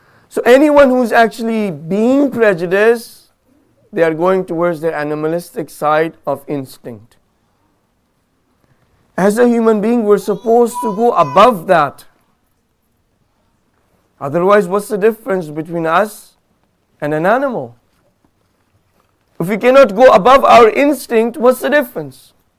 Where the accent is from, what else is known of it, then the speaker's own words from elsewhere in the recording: Pakistan; I went to Pakistan, where I'm from, right? Very hard for you to tell I'm from Pakistan.